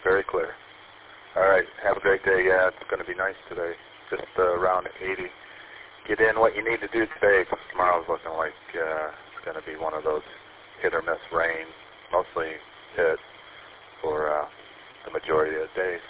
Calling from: Prudenville, Michigan, United States; I am down in Prudenville by Hose Lake.

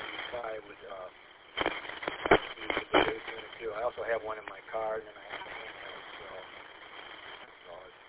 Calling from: Columbiaville, Michigan, United States; I'm in Columbiaville off the Lapeer repeater.

